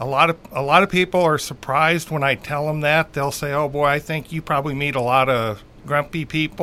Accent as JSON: {"language": "English", "town": "Knoxville", "region": "Iowa", "country": "United States", "tie": "born there", "also_born_or_lived": "California", "said": "I was born in Knoxville, Iowa."}